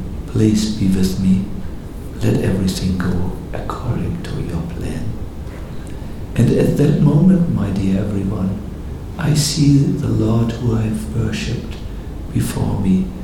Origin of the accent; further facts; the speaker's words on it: North Germany, Germany; You know, I come from North Germany, and we've talked very directly